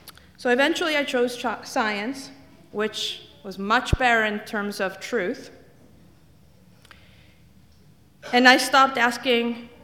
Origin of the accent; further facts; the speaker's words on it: Italy; English is a second language; I'm from Italy. They hold nothing back.